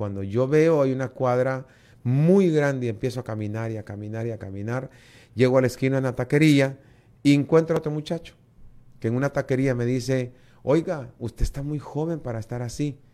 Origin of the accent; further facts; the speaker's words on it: Chiquimula, Guatemala; Ah, yo soy de Chiquimula.